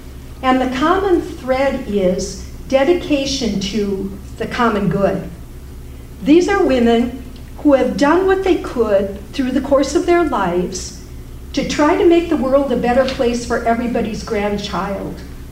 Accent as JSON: {"language": "English", "town": "Mount Horeb", "region": "Wisconsin", "country": "United States", "said": "I'm from Mount Horeb. I'm the only Raging Granny from Mount Horeb."}